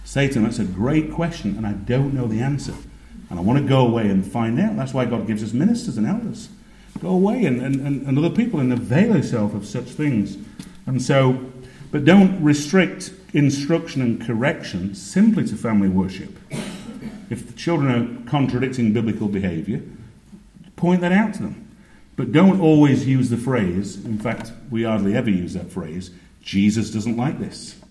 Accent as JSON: {"language": "English", "region": "Yorkshire and the Humber", "country": "United Kingdom", "said": "as a Yorkshireman, I'd never been brought up in solid doctrine."}